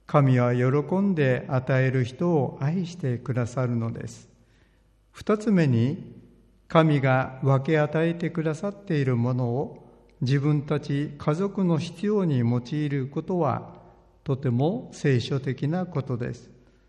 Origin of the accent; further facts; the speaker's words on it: Kumamoto, Japan; born there; 私はイエス様を信じる前はどうして私は九州の熊本のこの家に生まれたのだろうと思いましたが